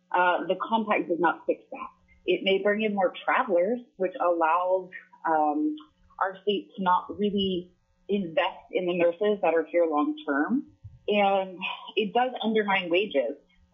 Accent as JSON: {"language": "English", "region": "East Coast", "country": "United States", "said": "I'm originally from the East Coast, went to school in Pennsylvania"}